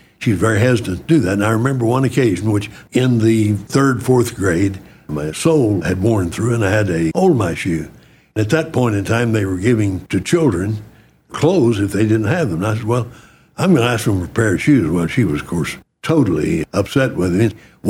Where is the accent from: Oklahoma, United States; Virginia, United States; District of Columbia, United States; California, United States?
Oklahoma, United States; Norman; I grew up always in Norman because they moved to Norman before I was born.